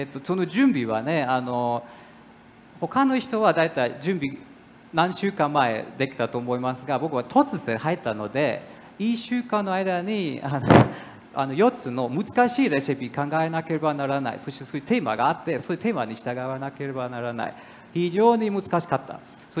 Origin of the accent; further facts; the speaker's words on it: Germany; これは、まあ、僕はドイツ人です。